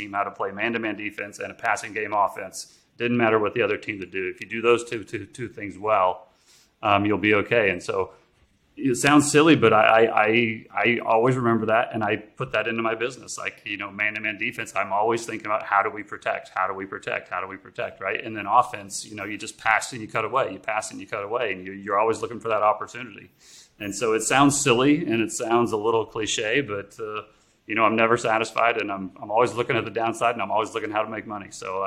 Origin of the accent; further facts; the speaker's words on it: Nebraska, United States; So I grew up in Nebraska, again, like I said, where, you know, football's religion.